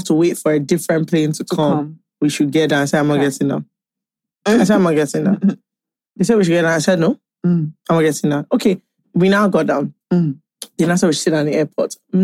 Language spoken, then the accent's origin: English; United Kingdom; let me tell you something. I'm British.